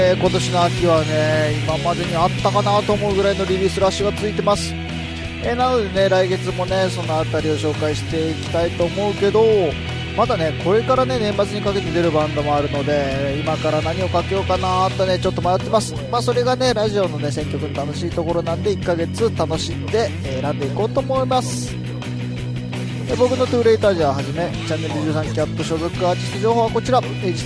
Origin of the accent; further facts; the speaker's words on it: Sapporo, Hokkaido, Japan; now in Tokyo, Japan; 僕ね明日からね地元の札幌に帰るんですけども